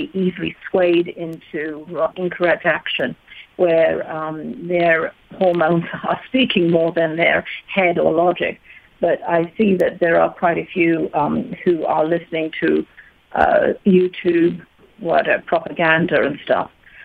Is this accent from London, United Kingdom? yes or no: yes; London, United Kingdom; I grew up in London, and we were kind of used to the IRA.